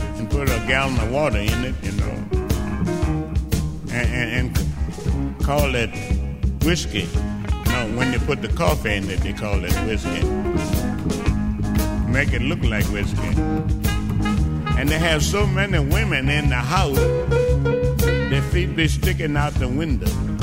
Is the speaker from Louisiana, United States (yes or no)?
yes; New Orleans, Louisiana, United States; Ah, we're going right back in my hometown.